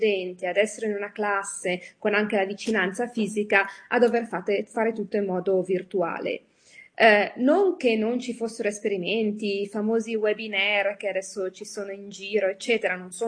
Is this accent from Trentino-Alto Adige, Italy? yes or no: no; Milan, Lombardy, Italy; moved away as an adult; io ho studiato economia politica alla Bocconi, sono milanese. Ovviamente dal mio accento questo lo capite, non l'ho mai cambiato. E poi nel 1999 ho deciso di andare a studiare all'estero